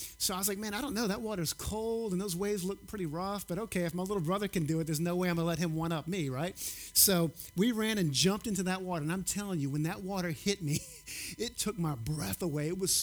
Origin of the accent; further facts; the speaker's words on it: Gulf Coast, United States; I grew up swimming on the Gulf Coast.